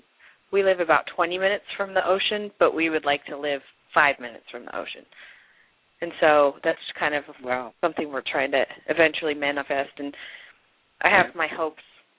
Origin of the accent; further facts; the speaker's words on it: San Diego, California, United States; California, San Diego.